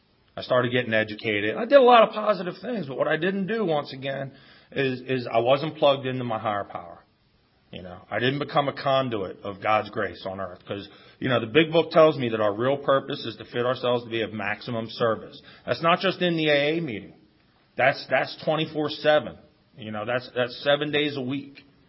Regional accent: Philadelphia, Pennsylvania, United States; I'm like, yeah, I'm from Philadelphia.

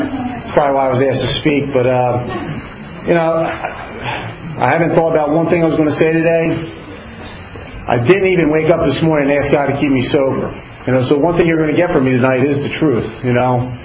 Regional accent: Pottstown, Pennsylvania, United States; You know, I grew up here in Pottstown, great loving family.

